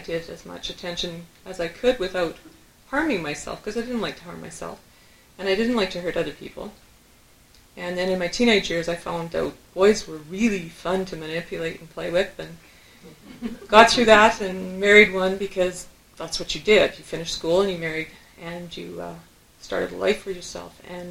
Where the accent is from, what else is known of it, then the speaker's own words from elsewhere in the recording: Spruce View, Alberta, Canada; I grew up in Spruce View, Alberta, a farming community of Danish people, and we were Dutch. So we blended in well.